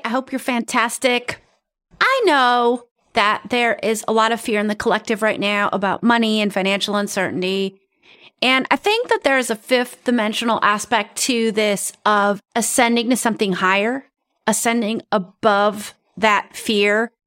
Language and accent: English; South Dakota, United States; I'm originally from South Dakota